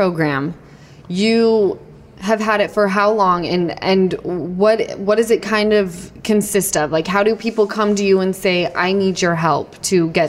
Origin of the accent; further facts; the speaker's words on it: Utah, United States; I relate because on the day to day … from Utah.